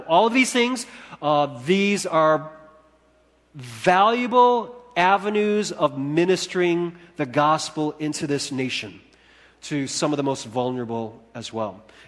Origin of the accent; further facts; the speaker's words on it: United States; Unfortunately, it is connected to the U.S., my home country